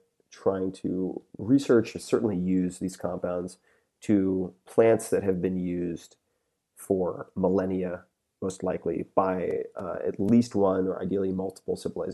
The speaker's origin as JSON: {"language": "English", "region": "New York", "country": "United States", "said": "Yeah. I'm from Long Island. It doesn't offend me."}